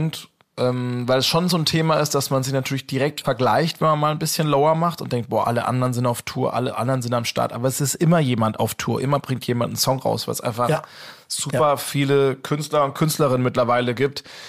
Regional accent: Karlsruhe, Baden-Württemberg, Germany; accent: South Baden; weil ich wohl ein bisschen meinen südbadischen Dialekt da kam da raus.

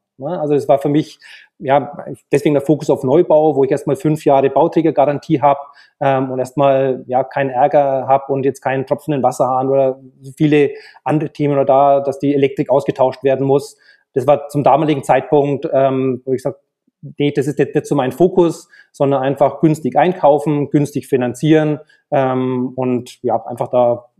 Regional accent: Bavaria, Germany; ich bin dann eben 2016 zurück in meine alte Heimat nach Franken gezogen wohne jetzt eben hier in Erlangen.

